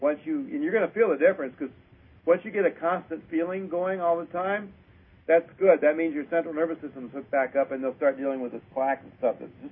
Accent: Michigan, United States; Yeah, well, I'm from Michigan, gold blue.

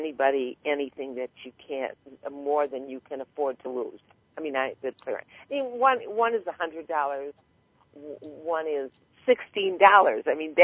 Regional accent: Minneapolis, Minnesota, United States; And that's a joke with some friends of mine. I'm from Minneapolis.

